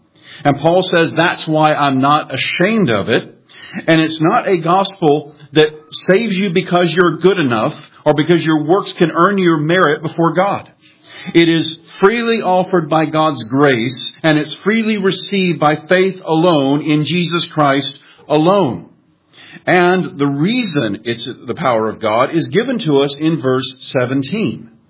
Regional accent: Powder Springs, Georgia, United States; to be preaching the gospel in my hometown of Powder Springs. I grew up about 3 miles from here on the other side of 278

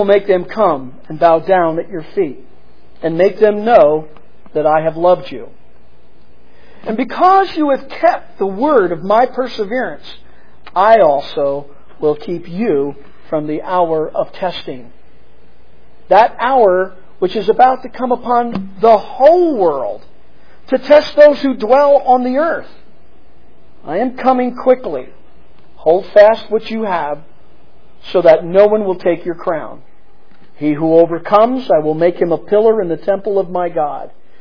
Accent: Reading, Pennsylvania, United States; born there; you may end up close to where I was born in Reading, Pennsylvania.

